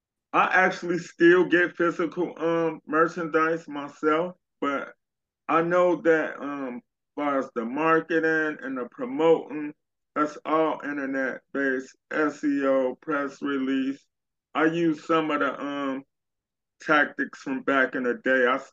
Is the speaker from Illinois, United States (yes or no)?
yes; Chicago, Illinois, United States; So Chicago does have a lot of talent. I love Chicago. I'm from Chicago as well.